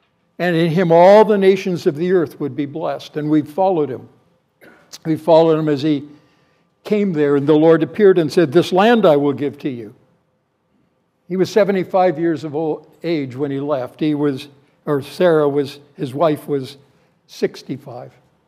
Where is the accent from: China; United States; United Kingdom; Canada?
Canada; In my home country, Canada's got a program called Medical Assistance in Dying.